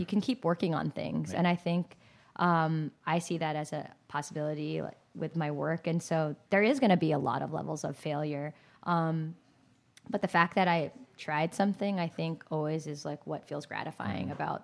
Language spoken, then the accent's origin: English; San Jose, California, United States; so what's it like growing up in San Jose with a big family?